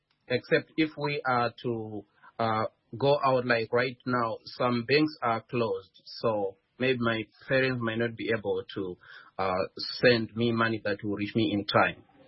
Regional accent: Zimbabwe; I am from Zimbabwe in Southern Africa.

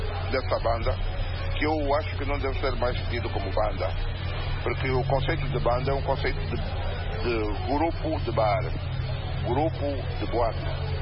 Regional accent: Angola; a nossa forma de ser, de sentir como angolanos

